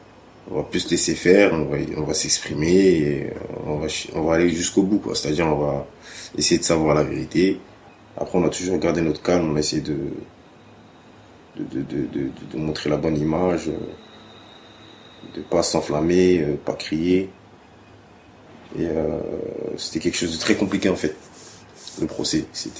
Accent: France; On est français quand même

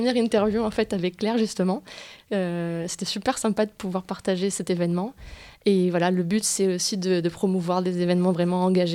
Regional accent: Aubagne, Provence-Alpes-Côte d'Azur, France; born there; moi je suis née à Aubagne il y a 36 ans maintenant

